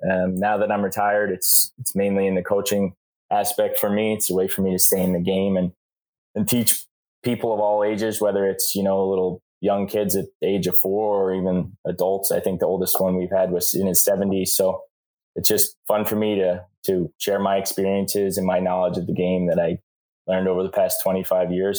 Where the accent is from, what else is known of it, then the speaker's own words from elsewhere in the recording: Pawling, New York, United States; I'm from Pawling, New York, which a lot of people have no idea where that is. It's a little town about an hour and a half north of New York City. Born and bred East Coast boy.